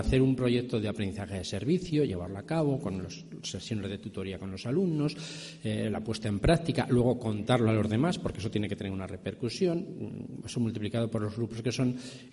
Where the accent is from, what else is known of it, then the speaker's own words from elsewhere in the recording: Castilla-La Mancha, Spain; now in Valencia, Spain; Él era de Molina de Aragón, vengo de Valencia, pero soy de un pueblo de Castilla-La Mancha, de ahí al lado de Molina de Aragón